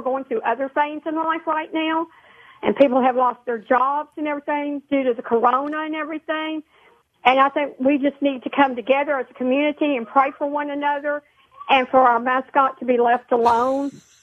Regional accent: Groves, Texas, United States; I grew up in Groves, and I went to PNG.

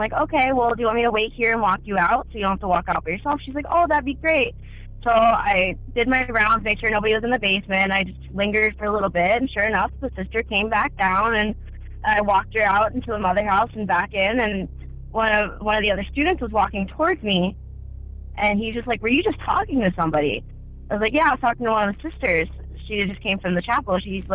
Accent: Pennsylvania, United States; I'm actually from Pennsylvania, and I just started listening to your show a couple weeks ago

